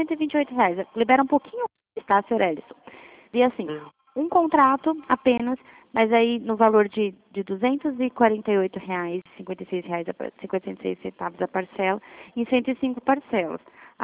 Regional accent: Dourados, Mato Grosso do Sul, Brazil; Eu sou de Dourados

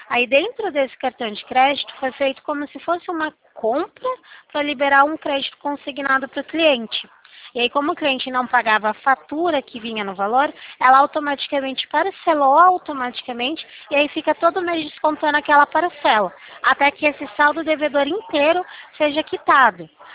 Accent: Limeira, São Paulo, Brazil; eu sou aqui da cidade de Limeira.

